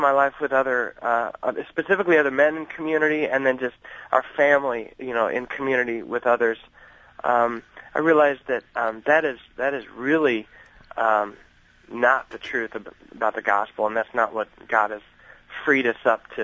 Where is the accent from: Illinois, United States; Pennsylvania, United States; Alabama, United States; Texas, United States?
Illinois, United States; growing up in Illinois, you just you're subject to a certain type of Christianity